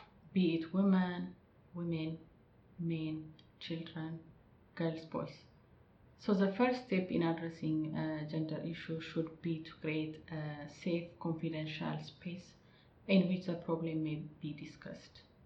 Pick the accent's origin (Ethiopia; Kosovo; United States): Ethiopia; I am originally from Ethiopia